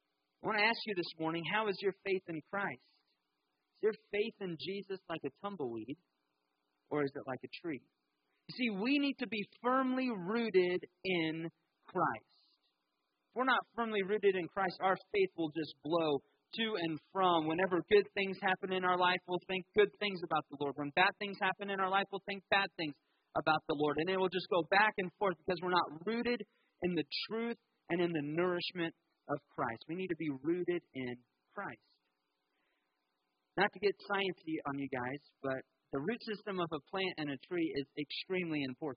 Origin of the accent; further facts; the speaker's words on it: Tornado Alley, United States; I come from Tornado Alley, where the night before Kenzie and I moved here, we had a tornado hit our backyard